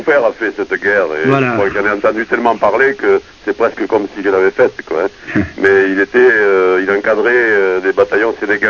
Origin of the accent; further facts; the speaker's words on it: Bordeaux, Nouvelle-Aquitaine, France; born there; vous pouvez dire que j'ai été fabriqué en Chine et je suis né à Bordeaux.